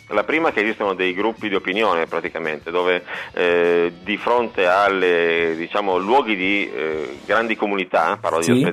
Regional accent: Turin, Piedmont, Italy; Siamo tutti di Torino, abitiamo a Torino

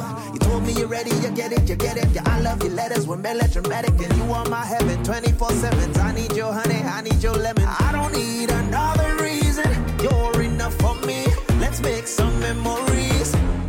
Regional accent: Frosinone, Lazio, Italy; now in Turin, Italy; io vengo da Frosinone e so questa cosa di Torino.

